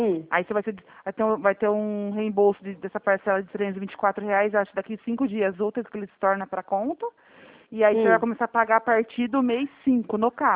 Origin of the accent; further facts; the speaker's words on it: Araraquara, São Paulo, Brazil; Eu sou de Araraquara.